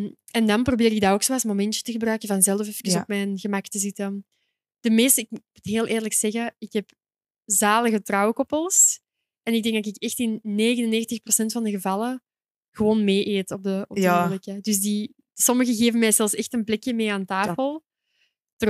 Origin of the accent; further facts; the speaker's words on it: Sint-Katelijne-Waver, Antwerp, Belgium; Ja, ik ben eigenlijk van Katlijnen, maar ik ben meer Mechelen dan Katlijnen, ik zal het zo zeggen.